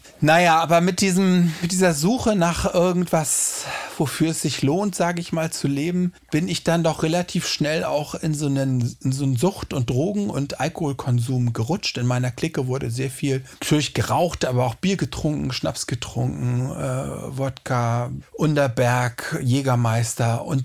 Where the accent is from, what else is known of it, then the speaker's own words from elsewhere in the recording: Hamburg, Germany; Also ich bin in Hamburg aufgewachsen